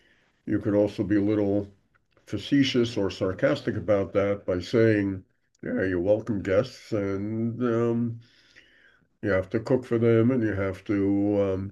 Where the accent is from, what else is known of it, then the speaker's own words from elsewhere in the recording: Brooklyn, New York, United States; growing up in Crown Heights. Whenever I tell people, you know, they say, "Where are you from originally?" I say, "Crown Heights."